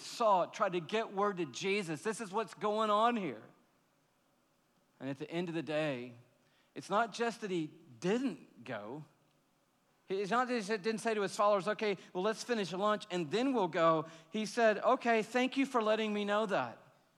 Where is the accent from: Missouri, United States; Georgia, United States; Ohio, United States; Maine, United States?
Georgia, United States; Atlanta; You know, growing up in Atlanta, Georgia, one of the icons of the city when I was growing up was a man named Ted Turner.